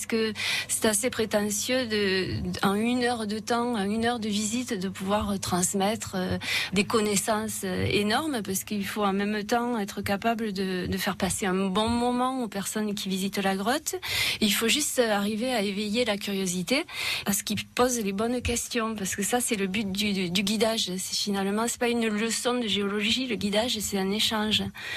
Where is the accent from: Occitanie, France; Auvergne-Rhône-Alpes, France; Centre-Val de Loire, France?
Occitanie, France; Alès; also born or lived in Canada; j'ai grandi à Alès. Toutes mes études, je les ai faites au lycée Jean-Baptiste Dumas à Alès. Et puis ensuite, je suis partie quelques années au Canada